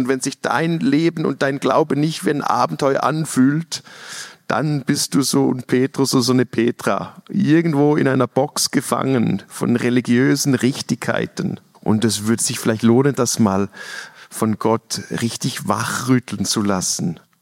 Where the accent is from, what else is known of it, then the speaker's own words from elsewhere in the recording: Switzerland; weil ich bin Schweizer, ich bin alles andere als offensiv.